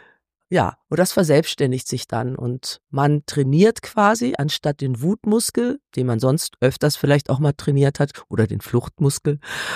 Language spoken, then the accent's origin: German; Kassel, Hesse, Germany; ich bin ja auch in der Motzstraße groß geworden in Kassel.